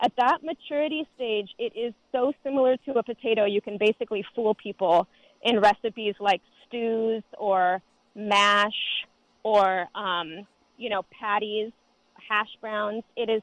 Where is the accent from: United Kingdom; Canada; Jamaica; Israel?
Israel; I'm originally from Israel, which has a really strong co-op sector